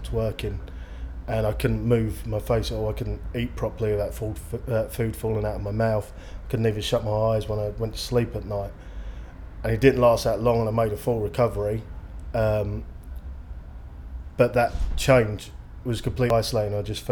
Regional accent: Enfield, London, United Kingdom; I'm 29 years old, and I'm from Enfield in Middlesex.

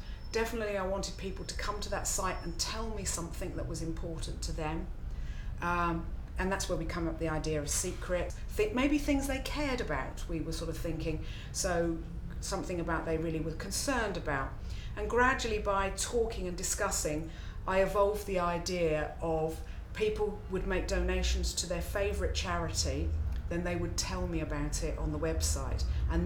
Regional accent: Dublin, Leinster, Ireland; I'm 51 years old, soon to be 52, and I'm from Dublin.

